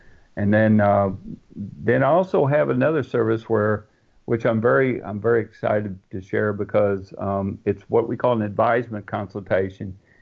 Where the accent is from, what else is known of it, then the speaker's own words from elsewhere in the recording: Midwest, United States; I'm from the Midwest.